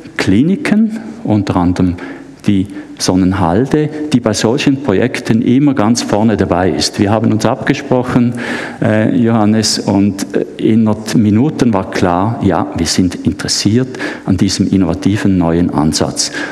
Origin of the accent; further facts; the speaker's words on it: Switzerland; nicht zuletzt auch bei uns in der Schweiz, weniger Reparaturmedizin hin zur Gesundheitsbegleitung